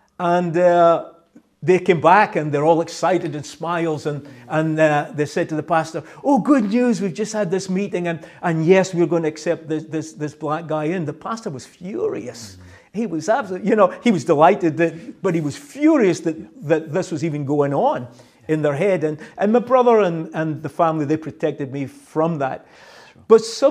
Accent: Peterhead, Scotland, United Kingdom; now in United States; But I would have to say, growing up in Peterhead, very little.

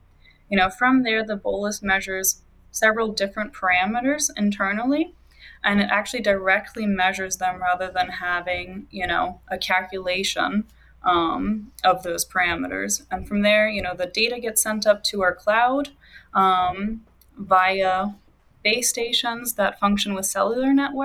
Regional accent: Austria; also born or lived in United States; So I'm originally from Austria, but was also raised a little bit in the U.S. and spent a lot of years moving back and forth.

